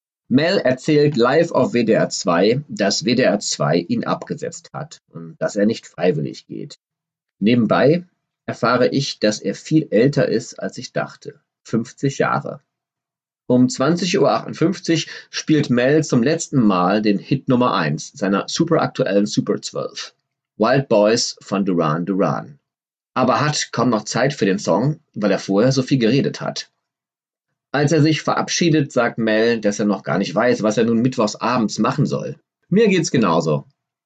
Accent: Düsseldorf, North Rhine-Westphalia, Germany; an der Schadowstraße in Düsseldorf, meiner Heimatstadt.

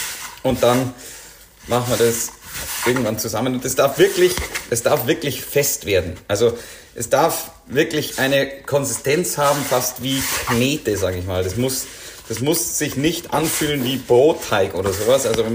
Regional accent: Huglfing, Bavaria, Germany; in Hugelfing, wo ich herkomme, ihre eigenen Suppennudeln gemacht hat

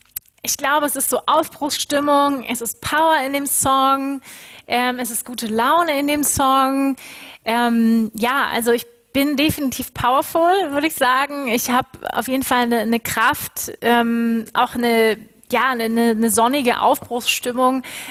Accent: Hamburg, Germany; born there; aber ich bin in Hamburg geboren. Meine Eltern leben in Hamburg.

